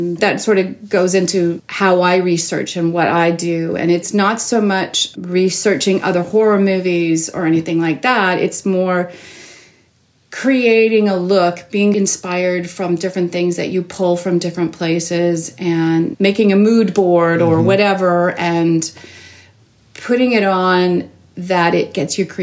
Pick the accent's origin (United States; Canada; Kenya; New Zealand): Canada; Toronto, Ontario; I grew up in Toronto, born and raised